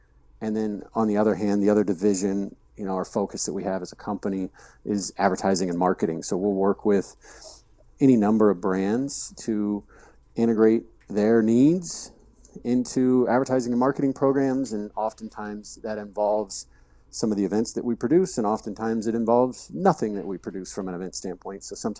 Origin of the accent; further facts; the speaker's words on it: St. Louis, Missouri, United States; prior to that, like living in St. Louis, growing up in St. Louis